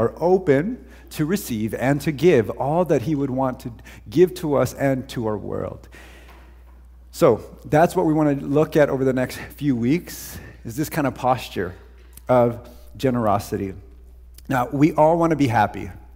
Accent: Canada; And while we are not American, those ideals have certainly influenced us as well

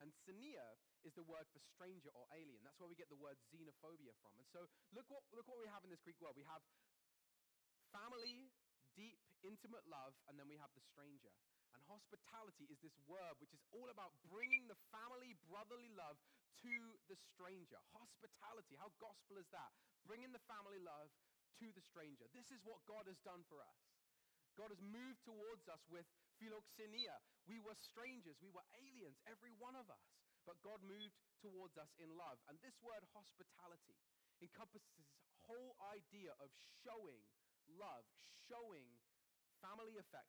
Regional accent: England, United Kingdom; moved away as an adult; now in Canada; I remember my first Canadian Thanksgiving. I moved from England in 2010. I didn't know very many people, and I was kind of getting connected in Christian community.

